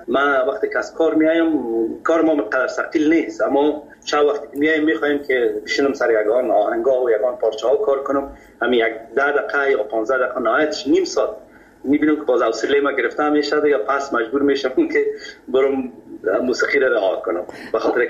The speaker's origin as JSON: {"language": "Persian", "region": "Kabul", "country": "Afghanistan", "tie": "born or raised there", "said": "در فامیل که ما بزرگ شدیم ما از مردم خود کابل هستیم، از شهر کونه کابل."}